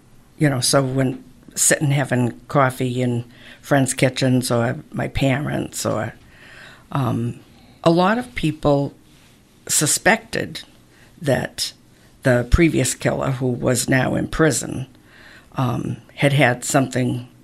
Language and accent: English; Provincetown, Massachusetts, United States; growing up in Provincetown with predominantly Portuguese people, so the cemetery had it was a huge focus and center of the family.